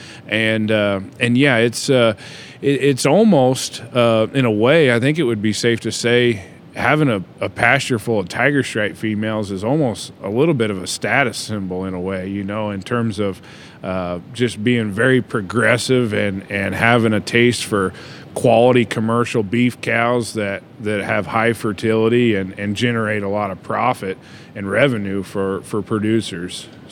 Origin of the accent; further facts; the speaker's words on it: Missouri, United States; Well, to be fair, I'm from Missouri and Carrie's from Kansas